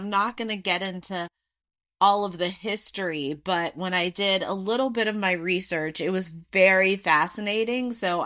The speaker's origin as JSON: {"language": "English", "region": "California", "country": "United States", "said": "But I'm from SoCal, so I think everybody is Hispanic."}